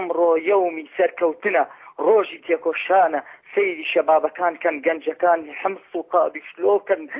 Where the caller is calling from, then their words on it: Kurdistan Region, Iraq; Arabic is a second language; عراق أخويا.